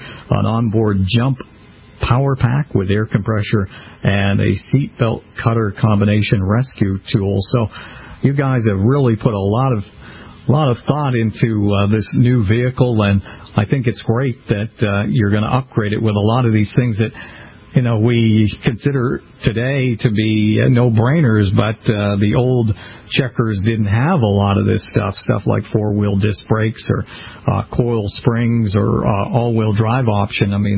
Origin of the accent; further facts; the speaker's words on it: Needham, Massachusetts, United States; I'm from Needham, Massachusetts. Spent 99% of all of my life in the great state of Massachusetts.